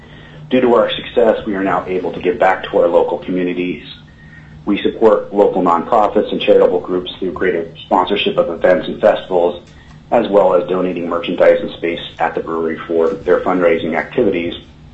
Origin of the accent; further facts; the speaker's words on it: Anchorage, Alaska, United States; I'm from Anchorage, Alaska.